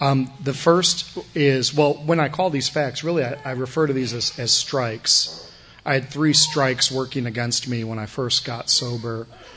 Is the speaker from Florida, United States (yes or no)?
no; Chicago, Illinois, United States; I'm from Chicago originally, so I don't have a whole heck of a lot invested in the game